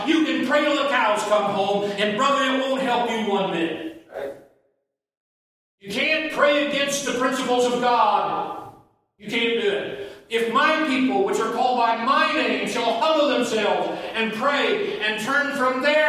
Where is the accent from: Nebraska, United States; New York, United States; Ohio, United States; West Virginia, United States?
Ohio, United States; Crestline; I mean, I'd go up the pool hall where I was raised up in Crestline, Ohio